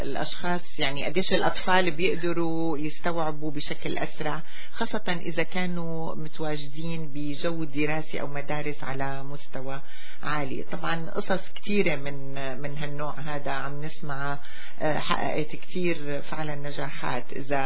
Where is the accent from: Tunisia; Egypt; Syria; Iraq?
Syria; moved away; انا تركي سوريا من زمان كثير